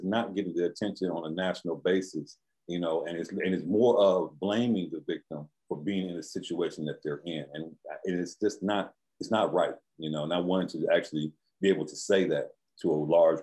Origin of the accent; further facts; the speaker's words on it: Milwaukee, Wisconsin, United States; We're all from Milwaukee. All our family is here.